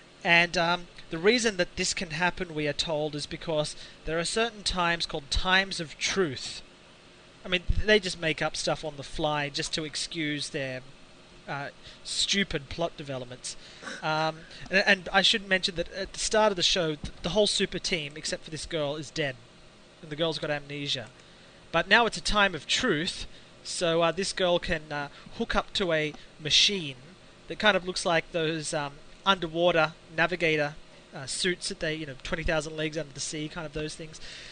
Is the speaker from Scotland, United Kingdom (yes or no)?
yes; Scotland, United Kingdom; I'm from Scotland, and I've got me katana.